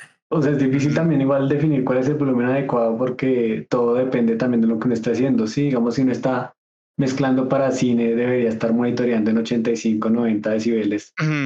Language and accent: Spanish; Bogotá, Colombia; Y soy de Colombia, de Bogotá.